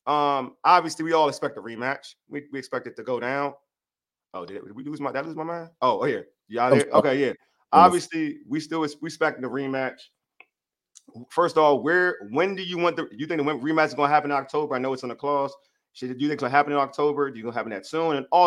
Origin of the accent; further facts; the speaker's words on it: United States; because I'm from the United States. We live in the United States.